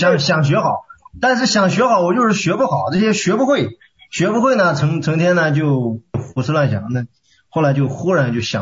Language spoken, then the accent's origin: Chinese; Henan, China; 对，河南，我是。